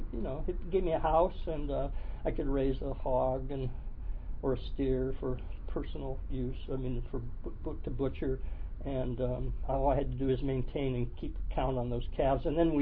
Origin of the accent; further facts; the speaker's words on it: Oakland, California, United States; Well, it's a little funny that I grew up in Oakland Hills when I was in high school. I went to Oakland High. And that's it was a horsey zone.